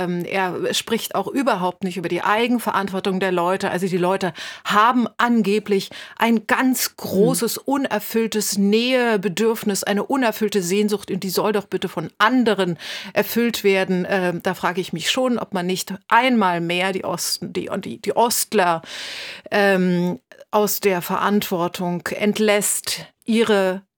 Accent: Magdeburg, Saxony-Anhalt, Germany; Ich komme auch aus dem Osten, aus einer größeren Stadt, nämlich Magdeburg. Und ich habe da als nicht ganz Deutsche oder als solche Beschriebene ganz viel Abweisung erlebt.

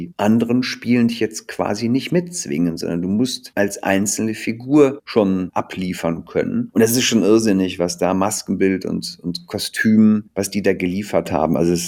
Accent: Wuppertal, North Rhine-Westphalia, Germany; in meiner Heimatstadt Wuppertal

